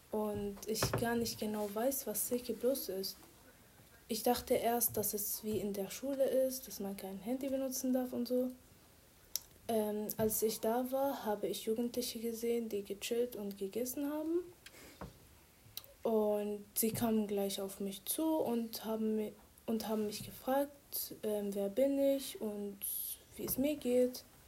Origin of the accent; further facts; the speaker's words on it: Syria; now in Leonberg, Germany; 16 Jahre alt. Ich komme aus Syrien.